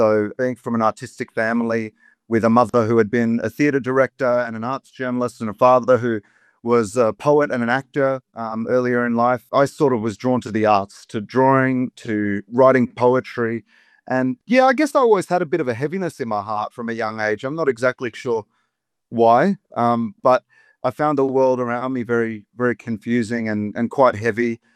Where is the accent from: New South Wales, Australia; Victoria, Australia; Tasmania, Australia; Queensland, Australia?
New South Wales, Australia; Queanbeyan; I was like, yeah, I'm from Queanbeyan, I'm from struggle town, I'm from the hood or whatever.